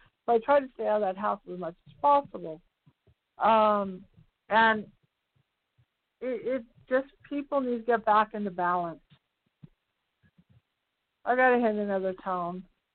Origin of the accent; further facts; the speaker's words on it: California, United States; now in Reno, United States; Well, you know, I'm from the Bay Area, and there was a lot going on.